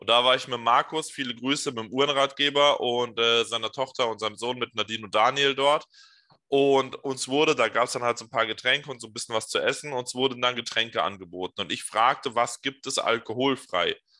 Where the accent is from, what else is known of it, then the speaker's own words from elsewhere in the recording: Hesse, Germany; ich komme aus dem Hessischen, aus dem Rhein-Main-Gebiet, habe mit Düsseldorf nichts zu tun.